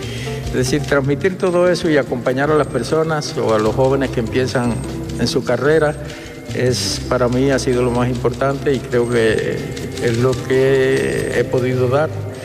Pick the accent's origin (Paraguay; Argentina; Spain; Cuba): Cuba; Yo nací en Cuba, estudié en Cuba, ahí empecé en proyectos educativos